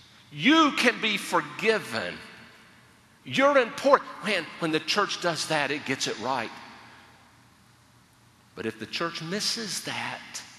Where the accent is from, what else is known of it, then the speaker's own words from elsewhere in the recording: North Carolina, United States; in the culture at large where I grew up in North Carolina, you would sometimes hear of communities churching somebody